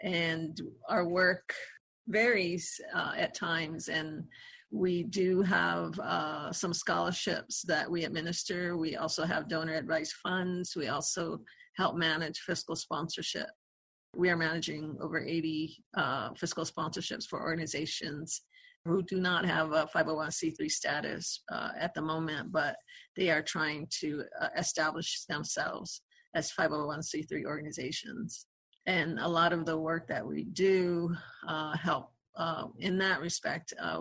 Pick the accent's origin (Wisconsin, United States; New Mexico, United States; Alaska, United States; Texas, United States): New Mexico, United States; Santo Domingo Pueblo; I am from Santo Domingo Pueblo. I lived here all my life. I live here with my grandma and my sister and my nephews.